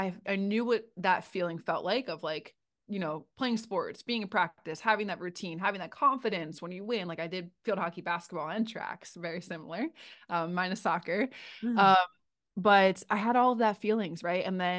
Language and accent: English; Philadelphia, Pennsylvania, United States; and then I'm from Philadelphia, represent. Go Philly.